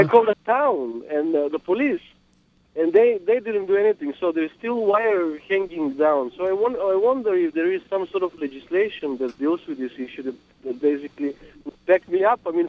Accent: New Jersey, United States; I used to be a Verizon customer. And recently, I'm from New Jersey.

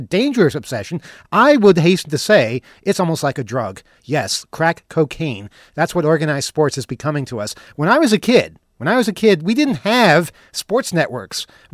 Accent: New York, United States

